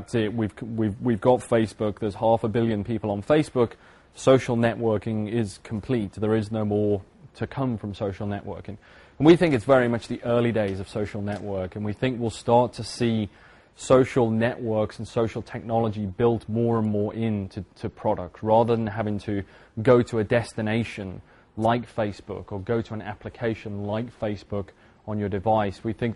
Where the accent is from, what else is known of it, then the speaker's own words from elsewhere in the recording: United Kingdom; As you can probably tell pretty quickly by my accent, I'm not from Belgium. I originally from the UK.